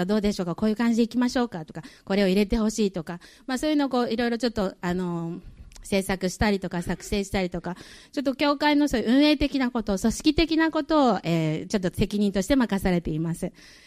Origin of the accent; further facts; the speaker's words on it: Yakushima, Kagoshima, Japan; now in Osaka, Japan; もともとは私は出身は九州は鹿児島県の屋久島というもう小さな島なんですけれども、そこで生まれ育ちました。両親が、クリスチャンでして